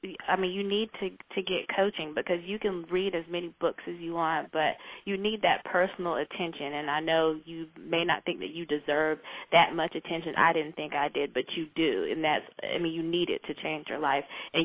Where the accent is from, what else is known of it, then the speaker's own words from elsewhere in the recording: South Carolina, United States; now in Boston, United States; Boston is a completely different environment from Alabama, and I'm from South Carolina.